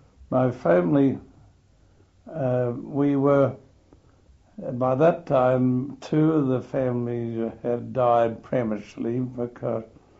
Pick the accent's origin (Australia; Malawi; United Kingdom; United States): Australia; South Australia; also born or lived in Adelaide; I was born actually in Adelaide, but my family were resident at one of the outback Norwest sheep stations in South Australia called Nonning, and where my family resided there.